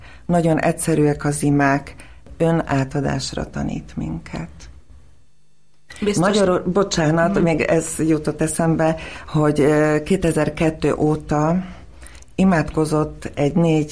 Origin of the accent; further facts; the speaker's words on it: Bratislava, Bratislava Region, Slovakia; first language Slovak; Hungarian is a second language; moved away as an adult; now in Hungary; szlovák nyelv volt az a közös nyelv, amin mi otthon beszélgettünk, ez az én anyanyelvem. És 18 éves koromig, érettségig Pozsonyban éltem, oda jártam magyar óvodába és szlovák iskolákba, és utána érettségi után jelentkeztem Budapestre egyetemre